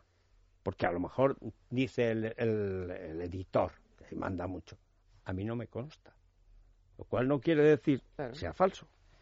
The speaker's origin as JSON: {"language": "Spanish", "town": "Teruel", "region": "Aragon", "country": "Spain", "said": "como hombre de Teruel, o sea, en Teruel no hay."}